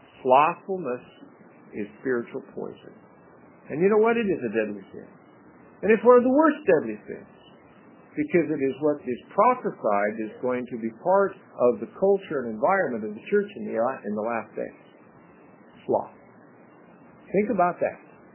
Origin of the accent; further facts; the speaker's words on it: Medford, Oregon, United States; I grew up in Medford, Oregon, at least from the fifth grade on.